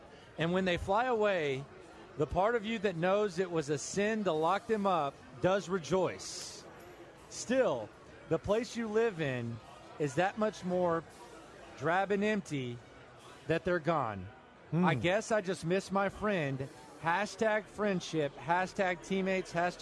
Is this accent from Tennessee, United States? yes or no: no; Austin, Texas, United States; born there; I was born in Austin.